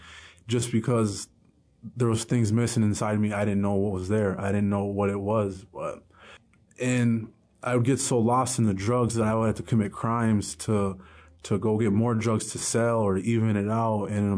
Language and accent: English; Minneapolis, Minnesota, United States; And growing up in South Minneapolis in the 90s, it was, my family was filled with drugs and violence and gangbanging and the whole dope lifestyle.